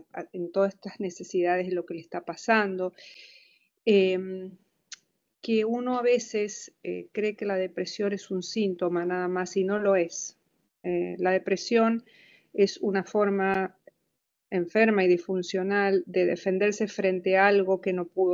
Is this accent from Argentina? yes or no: yes; Argentina; moved away as an adult; soy argentina, vine acá hace 20 años con niños muy chiquitos.